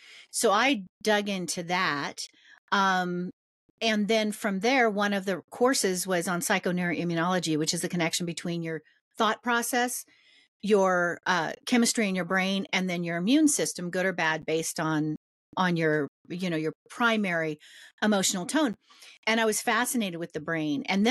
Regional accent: Sacramento, California, United States; Well, physically, I came from Sacramento, California. So Northern California, California born and raised. I live up in the mountains now

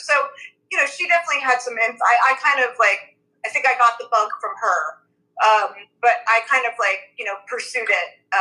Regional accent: Brooklyn, New York, United States; I'm from Brooklyn.

